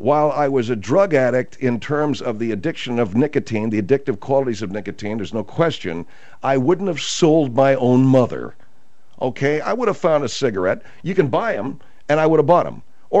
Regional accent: California, United States; I gave up the smokes after 40-plus years of smoking, growing up in the San Gabriel Valley, breathing that pollution day in and day out

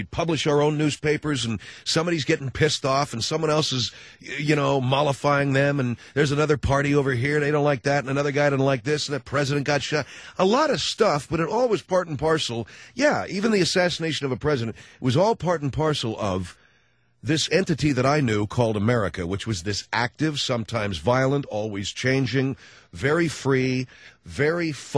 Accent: Pasadena, California, United States; born there; also born or lived in Thousand Oaks; I was born in Pasadena, California. And my life up until September the 11th, 2001, in Thousand Oaks, California, has been pretty consistent.

